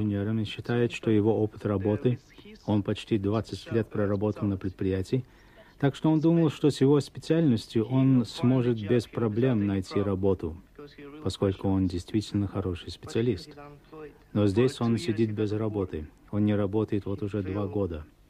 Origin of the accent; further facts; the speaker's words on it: Russia; Россию? Да, мы из России.